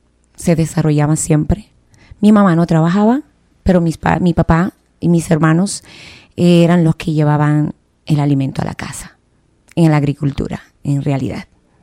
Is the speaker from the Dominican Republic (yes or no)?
yes; Tireo, La Vega, Dominican Republic; yo vivía allá en el pueblo. Yo me crié en Tireo, un pueblecito antes de Constanza.